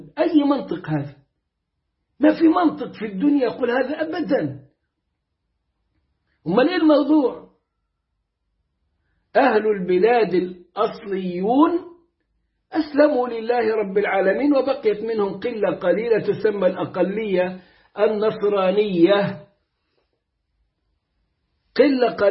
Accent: Upper Egypt, Egypt; وأنا صعيدي

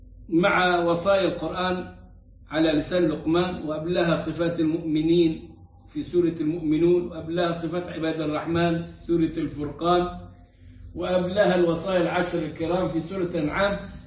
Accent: Egypt; حاجات دي حصلت عندنا في مصر على مدى 100 سنة

